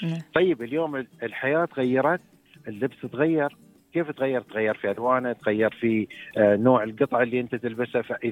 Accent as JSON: {"language": "Arabic", "country": "United Arab Emirates", "said": "هم وين عرفني أن أنا من الإمارات؟ من زي الوطني، من بعض العادات والتقاليد والممارسات اللي أنا أقوم فيها"}